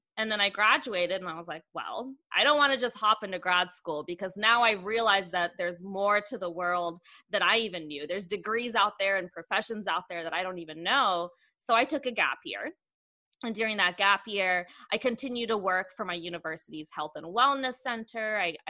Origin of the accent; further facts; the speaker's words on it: Knoxville, Tennessee, United States; I grew up in Knoxville, Tennessee, over on the East Coast in the Appalachian Mountains of Tennessee.